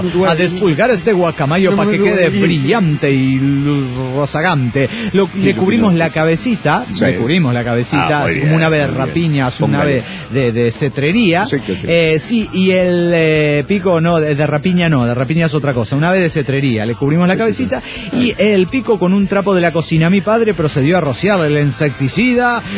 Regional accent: Guadalajara, Jalisco, Mexico; de Guadalajara, Jalisco, México.

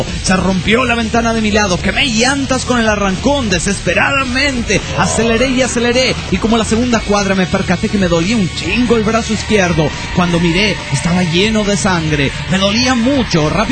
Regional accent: Tijuana, Baja California, Mexico; de Tijuana, México.

